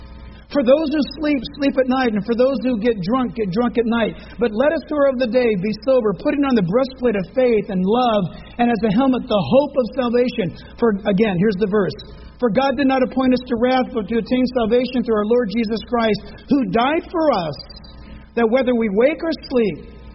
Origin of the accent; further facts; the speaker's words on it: California, United States; Hey, I'm from California. I'm in Texas. I'm a long way from home.